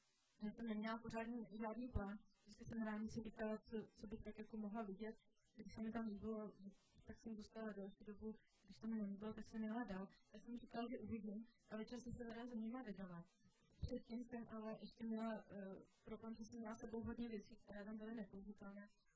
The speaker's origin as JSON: {"language": "Czech", "country": "India", "said": "jestli by děti nemohla zaspívat písničku, když jsem z Indie, aby měli, aby byly vystaveny jiným kulturám."}